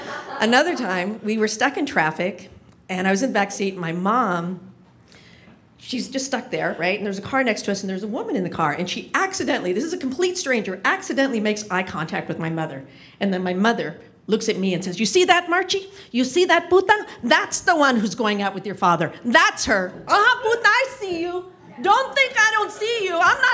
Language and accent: English; Riverside, California, United States; All right, so I grew up in Riverside, California, and I have five brothers.